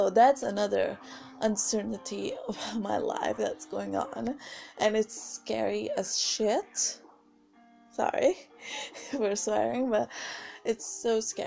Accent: India; English is a second language; I'm Indian, and I talk about 3 to 4 languages. I mean, I used to talk French when I was at school

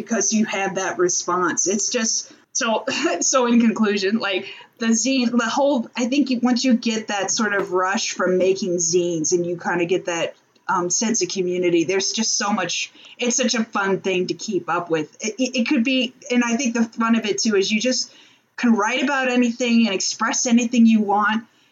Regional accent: Orlando, Florida, United States; I grew up in Orlando, and this was back in the day when they still had like tons of local video, record stores.

